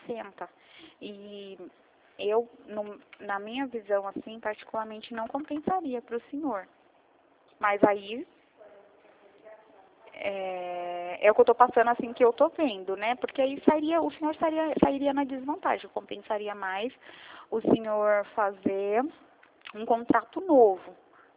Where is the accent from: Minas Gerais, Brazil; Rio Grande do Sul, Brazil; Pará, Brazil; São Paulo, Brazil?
São Paulo, Brazil; Mogi Guaçu; nós somos de Mogi Guaçu, o senhor já ouviu falar? Interior de São Paulo.